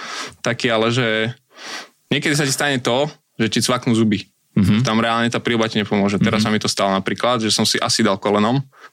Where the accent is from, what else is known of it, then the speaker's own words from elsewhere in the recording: Liptovský Mikuláš, Žilina Region, Slovakia; Tým, že som z Mikuláša, tak vlastne to jasne som mohol chodiť